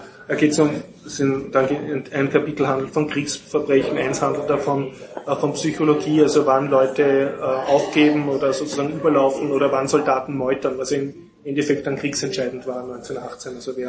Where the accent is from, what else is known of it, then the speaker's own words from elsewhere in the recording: Austria; mir als Österreicher jetzt, wo man sich relativ gut auskennt über den Zweiten Weltkrieg